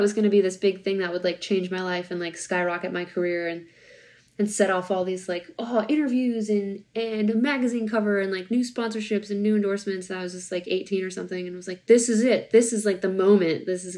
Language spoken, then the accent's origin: English; Minnesota, United States; Like growing up in the Midwest in Minnesota at my gym, like I was big fish, small pond.